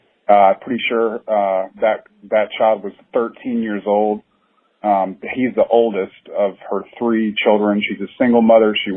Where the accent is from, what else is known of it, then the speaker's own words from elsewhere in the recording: Dallas, Texas, United States; I'm from Dallas, Texas.